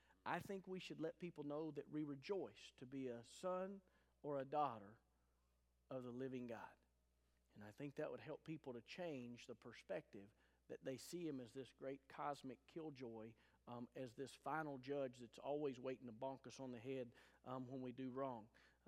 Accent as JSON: {"language": "English", "country": "United States", "said": "It was easier as an American, and it was easier growing up in my house to be a Christ follower."}